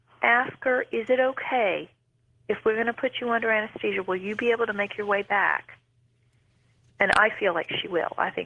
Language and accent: English; Texas, United States; I'm from Texas, y'all.